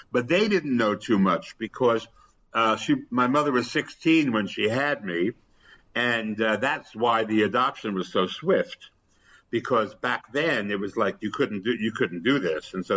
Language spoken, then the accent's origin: English; New York, United States; born there; I was born in New York, but it was a New Jersey birth certificate, which was part of the under the table adoption